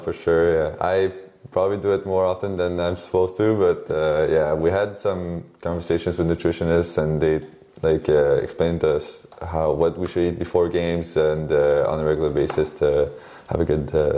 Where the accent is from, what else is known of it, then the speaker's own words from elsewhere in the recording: Montreal, Quebec, Canada; because I'm from Montreal.